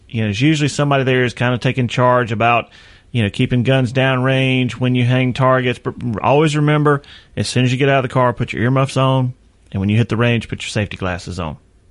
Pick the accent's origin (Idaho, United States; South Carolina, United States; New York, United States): South Carolina, United States; Chester; You know, like I said, growing up in Chester, spent a good bit of time. I learned to duck hunt.